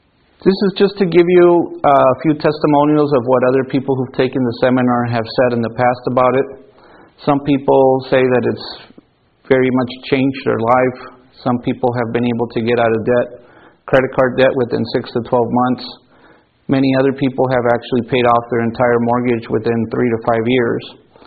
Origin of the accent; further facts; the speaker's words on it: El Paso, Texas, United States; I grew up in El Paso, Texas. That's where I was born. I went to school there.